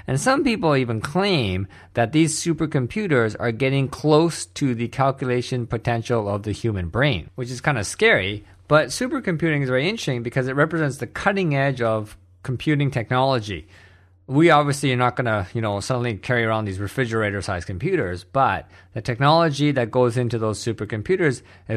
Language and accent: English; Canada; I was living in Germany for a while and wasn't really digging that too much. So I went back to my home country of Canada